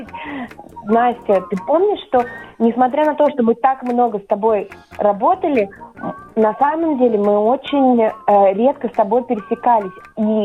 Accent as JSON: {"language": "Russian", "region": "Moscow", "country": "Russia", "tie": "born or raised there", "said": "То есть я, как человек, который родился и вырос в Москве, никогда не могла себе представить"}